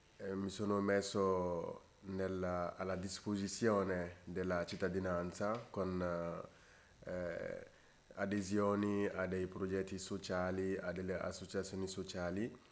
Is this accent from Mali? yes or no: yes; Mali; moved away as an adult; now in Italy; vengo dal Mali. Vivo in Italia dal 2015. E prima di arrivare in Italia mi sono laureato in economia in Mali